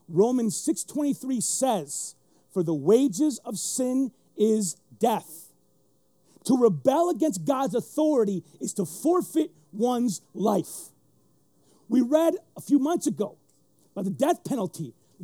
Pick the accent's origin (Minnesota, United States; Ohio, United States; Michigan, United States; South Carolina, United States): Michigan, United States; Flint; I am not a farmer. I grew up in Flint Town.